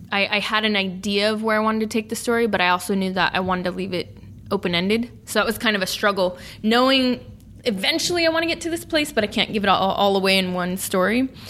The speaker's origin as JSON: {"language": "English", "town": "Sacramento", "region": "California", "country": "United States", "tie": "born or raised there", "said": "living and working in my hometown in Sacramento."}